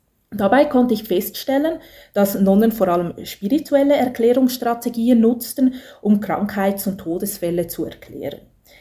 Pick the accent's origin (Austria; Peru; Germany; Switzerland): Switzerland; Schwyz; habe in meiner Kindheit viel Zeit in der Kantonsbibliothek in Schwyz verbracht, die damals praktischerweise direkt auf der anderen Straßenseite lag.